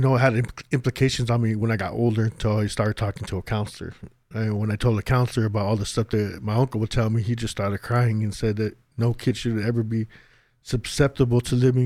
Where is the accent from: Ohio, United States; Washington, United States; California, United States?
California, United States; Indio; also born or lived in Coachella; because it was in the Coachella Valley, and growing up in Indio and Coachella.